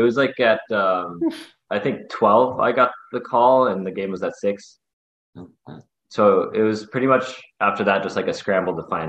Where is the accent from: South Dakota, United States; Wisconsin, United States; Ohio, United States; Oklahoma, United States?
South Dakota, United States; I played like only high school hockey in South Dakota.